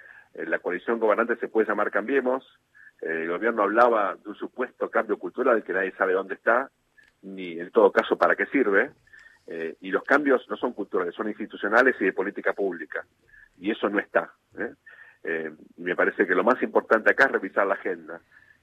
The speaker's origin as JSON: {"language": "Spanish", "country": "Argentina", "said": "los que no confiamos en Argentina somos los argentinos, primero."}